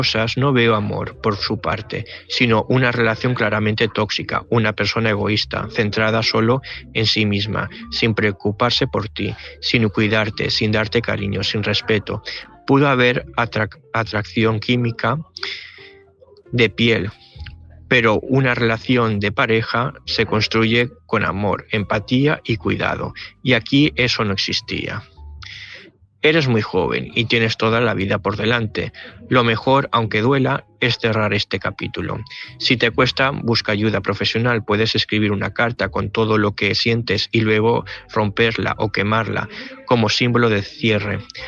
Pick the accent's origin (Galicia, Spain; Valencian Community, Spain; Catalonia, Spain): Valencian Community, Spain; Gandia; de Gandía.